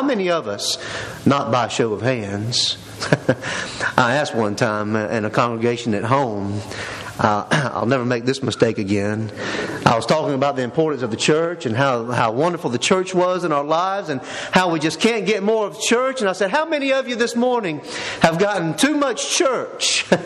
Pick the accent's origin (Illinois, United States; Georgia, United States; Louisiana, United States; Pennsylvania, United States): Georgia, United States; Warner Robins; I knew a man growing up in Warner Robins